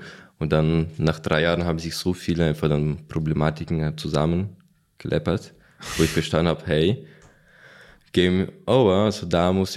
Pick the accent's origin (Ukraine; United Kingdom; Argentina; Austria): Ukraine; German is a second language; now in Germany; Am Anfang hatte ich noch einen richtig mega krassen Akzent. Ich war Ukrainer, bin ich Ukrainer so am Anfang